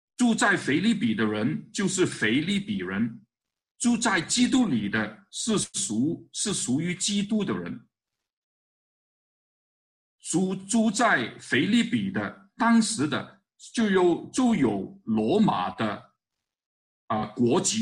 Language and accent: Chinese; Hong Kong; 我来自香港